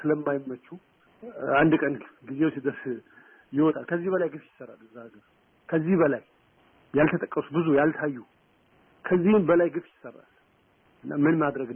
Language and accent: Amharic; Addis Ababa, Ethiopia; የአዲስ አበባ ልጅ ነኝ።